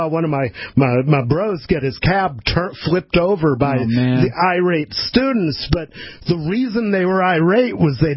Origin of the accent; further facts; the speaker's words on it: Ann Arbor, Michigan, United States; I grew up in Ann Arbor, Michigan.